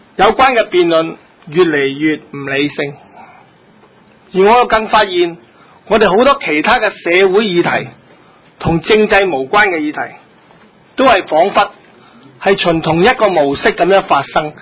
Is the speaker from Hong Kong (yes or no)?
yes; Hong Kong; 信任我们香港人能够当家作主